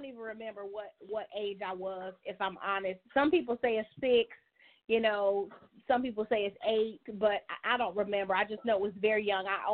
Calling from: Orlando, Florida, United States; I am in Orlando, Florida.

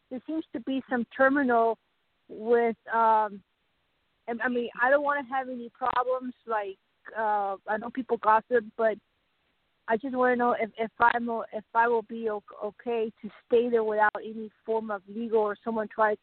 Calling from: Sedona, Arizona, United States; Sedona. Where I live. Sedona, Arizona.

